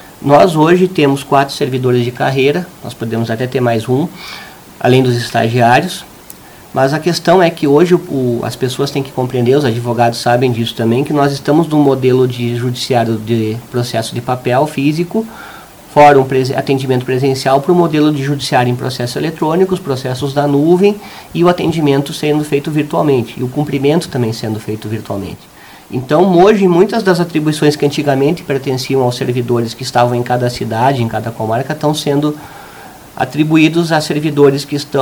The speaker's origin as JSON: {"language": "Portuguese", "town": "Carazinho", "region": "Rio Grande do Sul", "country": "Brazil", "tie": "born or raised there", "said": "Eu sou natural de Carazinho, aqui do lado."}